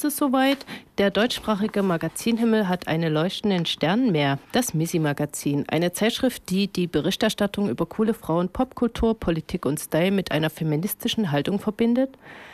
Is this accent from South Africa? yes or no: no; Kindberg, Styria, Austria; Alle Ingenieure bei uns in Kindberg, bei der Voestalpine, in Kapfenberg, beim Böhler, im Fernsehen, in der Zeitung, eigentlich überall sind Männer.